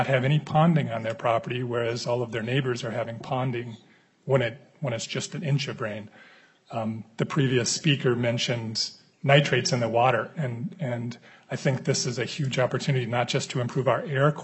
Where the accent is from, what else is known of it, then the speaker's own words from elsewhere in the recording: New Brighton, Minnesota, United States; I grew up in New Brighton, but my grandparents had a place up near Grand Rapids, near Remerd, Minnesota